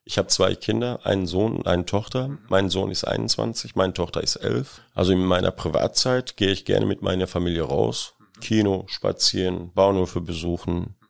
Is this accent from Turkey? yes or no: yes; Istanbul, Turkey; German is a second language; moved away as an adult; also born or lived in Afşin; now in Bochum, Germany; Aber aufgewachsen bin ich in Istanbul, auch dort zur Schule gegangen, mein Abitur dort gemacht und erst mit 21, 22 bin ich erst nach Deutschland gekommen.